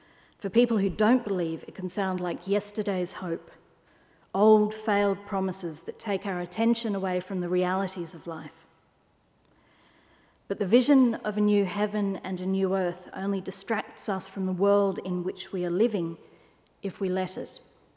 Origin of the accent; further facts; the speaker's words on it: Australia; Although I am Scottish Australian, I absolutely adore the song Jerusalem.